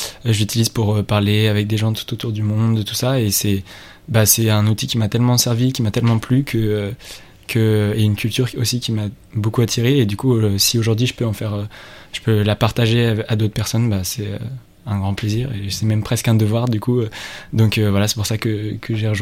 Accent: Auvergne-Rhône-Alpes, France; j'ai 18 ans, je viens de Savoie, je suis passionné de littérature

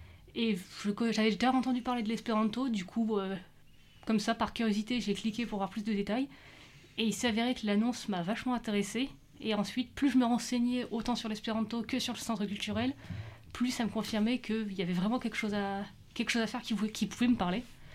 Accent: Hauts-de-France, France; j'ai 23 ans. Je viens des Hauts-de-France

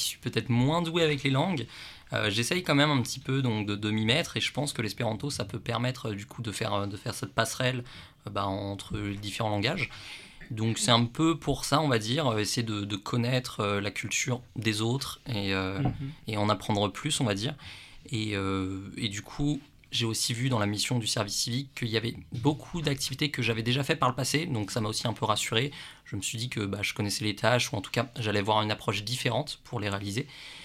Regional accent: Île-de-France, France; Je suis originaire d'Île-de-France.

